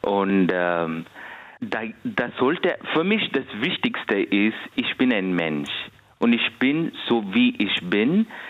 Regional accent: India; first language Kannada; German is a second language; Ja, weil ich komme ursprünglich aus Indien. Das ist meine Muttersprache. Die Sprache heißt Kannada

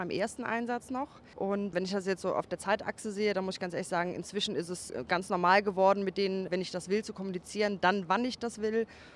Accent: Cologne, North Rhine-Westphalia, Germany; Ja, dann grüße ich mal die Stadt Köln, insbesondere mein Heimatdorf Porz.

